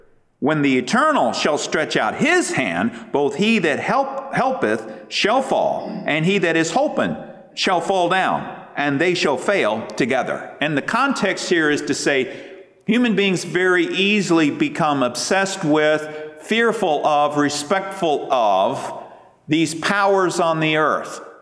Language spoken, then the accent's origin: English; United States; I'm talking in feet, by the way, because I'm an American. Forgive me.